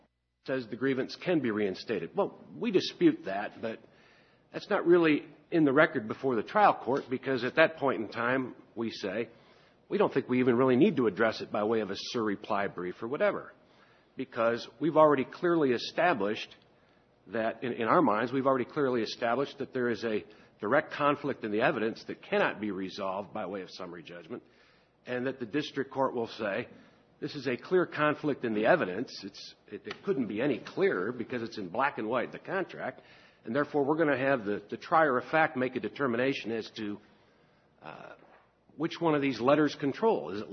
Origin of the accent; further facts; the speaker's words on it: Fort Wayne, Indiana, United States; I'm from Fort Wayne, Indiana, with the law firm of Tyson Bowers & Associates.